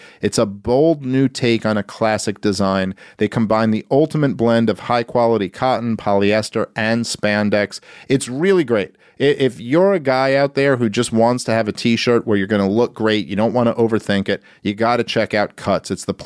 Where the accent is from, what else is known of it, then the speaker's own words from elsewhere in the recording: New York City, New York, United States; But you know, I grew up in New York City.